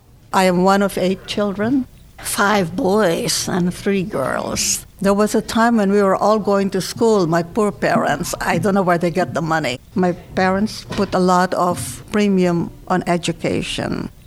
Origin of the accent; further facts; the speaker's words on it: Philippines; moved away as an adult; I grew up in the Philippines. We started to live in a small town where my father was the town judge.